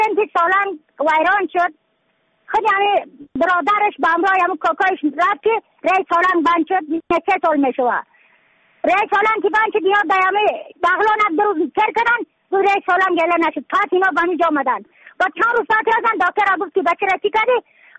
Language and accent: Persian; Badakhshan, Afghanistan; از بدخشان هستم، مرکز بدخشان، ولسوالی اصل پایان، قیره وینگ.